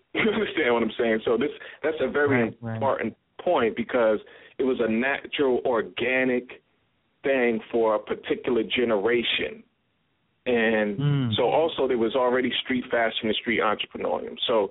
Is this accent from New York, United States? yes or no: yes; Brooklyn, New York, United States; born there; So hip-hop was like the very air we breathed. I was born in 1973 in Brooklyn.